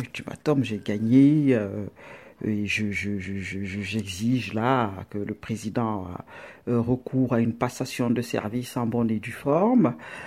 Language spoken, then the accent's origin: French; Cameroon; quand j'étais enfant ici au Cameroun